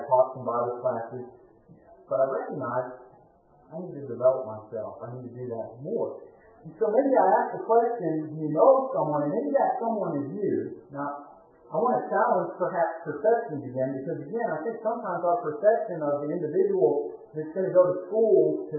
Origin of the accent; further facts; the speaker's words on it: Lake Milton, Ohio, United States; my hometown, Lake Milton, Ohio.